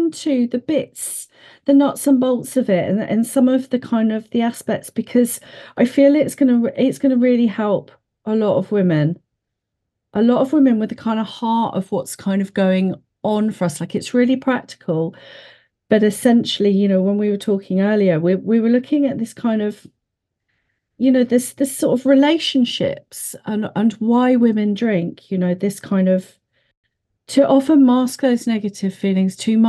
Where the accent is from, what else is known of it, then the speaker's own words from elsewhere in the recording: South East England, United Kingdom; I'm a coach, an author, and I'm a Brit mum from West Sussex.